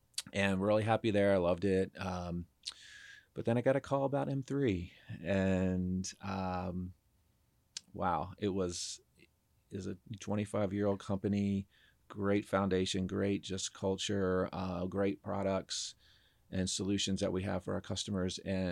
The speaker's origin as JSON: {"language": "English", "town": "York", "region": "Pennsylvania", "country": "United States", "tie": "born or raised there", "moved": "as an adult", "lives_now": "Atlanta, United States", "said": "No, I grew up in York, Pennsylvania."}